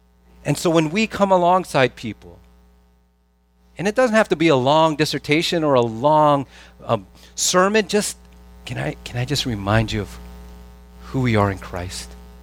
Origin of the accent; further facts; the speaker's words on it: California, United States; It's like, I'm from California.